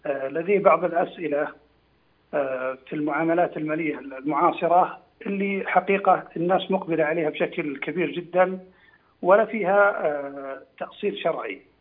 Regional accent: Saudi Arabia; وبعضهم يقول أنا أشتري مواد غذائية من السوق عندنا في السعودية

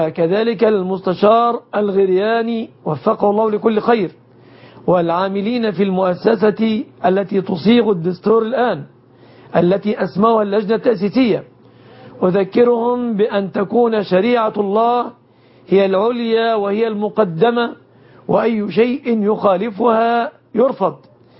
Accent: Egypt

